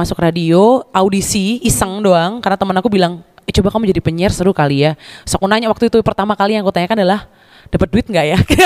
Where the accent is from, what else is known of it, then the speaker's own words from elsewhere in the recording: Java, Indonesia; accent: Javanese (medok); Karena dulu suara aku tuh medok banget Moy. Medok banget.